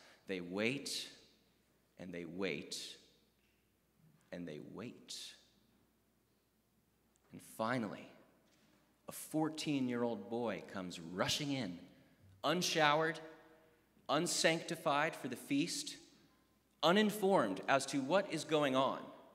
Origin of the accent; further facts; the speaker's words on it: Boston, Massachusetts, United States; So I did my best southern drawl when I said that I was from Boston, Massachusetts.